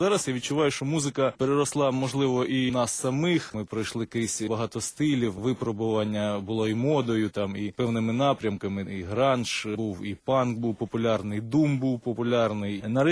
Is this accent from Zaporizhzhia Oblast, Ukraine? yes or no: yes; Zaporizhzhia Oblast, Ukraine; І багато разів я із Запоріжжя, з Либинки, приїжджав до столиці